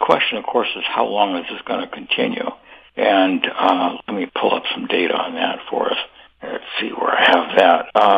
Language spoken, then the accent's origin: English; Montana, United States; I grew up in Montana, ran for the United States Senate there